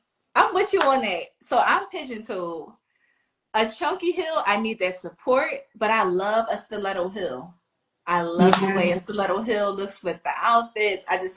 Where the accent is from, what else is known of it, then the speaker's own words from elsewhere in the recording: Philadelphia, Pennsylvania, United States; I'm from Philly, so I'm going